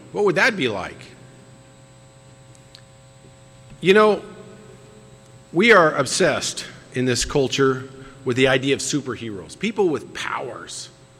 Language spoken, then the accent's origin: English; Seattle, Washington, United States; I was born in Seattle. Spent a lot of my formative years there.